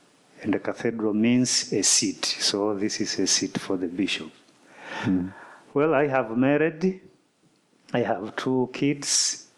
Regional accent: Morogoro, Tanzania; Like my brother here, we come from Tanzania, Ulanga Kilombero Diocese

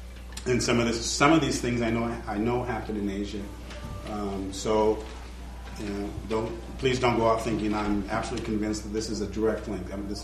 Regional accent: Michigan, United States; because of workfare in my home state

